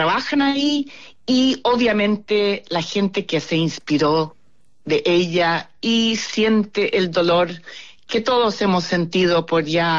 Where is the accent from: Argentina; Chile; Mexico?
Chile; now in Australia; siendo chilena hay un instituto en Chile